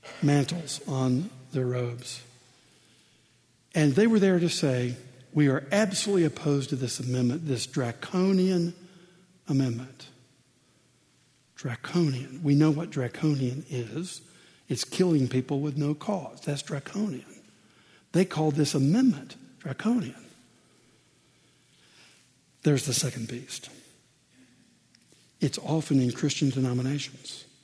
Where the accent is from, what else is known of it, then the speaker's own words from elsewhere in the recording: Tennessee, United States; Now, we had the same action in my home state of Tennessee some years ago.